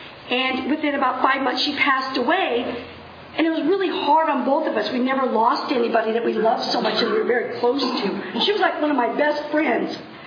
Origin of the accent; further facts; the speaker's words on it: Visalia, California, United States; I was born and raised in Visalia in 1959. There's four children in my family. I am the youngest.